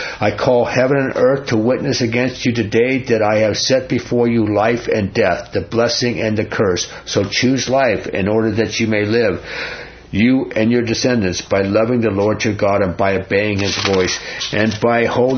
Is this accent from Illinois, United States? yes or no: no; New York, United States; I mean, I'm from New York. I don't know anything about it.